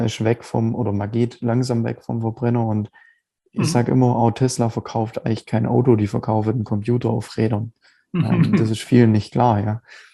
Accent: Biberach, Baden-Württemberg, Germany; Ja, ich komme aus Biberach, also unterhalb von Ulm. Wohne, also der Großteil meiner Zeit eigentlich schon immer hier.

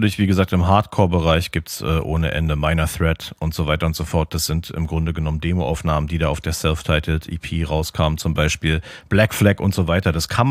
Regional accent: Berlin, Germany

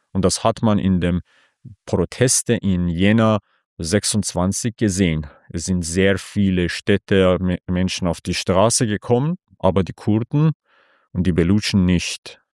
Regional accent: Iran; Ich komme selber aus dem Osten von Iran, also weit entfernt von dem kurdischen Bereich, Ostgrenzen. Und wir gehören auch zu Kurden, also Kurmanji-Kurden.

